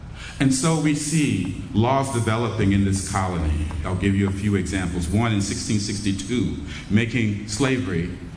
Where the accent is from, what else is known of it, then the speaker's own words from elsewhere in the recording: New York, United States; in my home state of New York as well